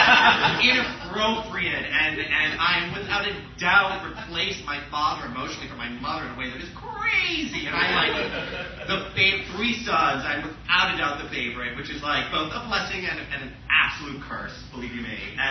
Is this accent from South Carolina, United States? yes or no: no; Boston, Massachusetts, United States; I'm from Boston, from Massachusetts, and I'm right outside Boston.